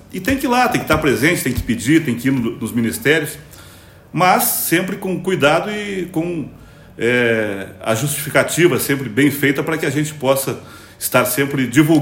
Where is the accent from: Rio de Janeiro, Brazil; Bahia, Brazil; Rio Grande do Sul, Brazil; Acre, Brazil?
Rio Grande do Sul, Brazil; Piratini; eu fui vereador também na minha cidade natal, lá Piratini, fui presidente da Câmara lá, né, entre 2000 e 2004, depois fui para Pelotas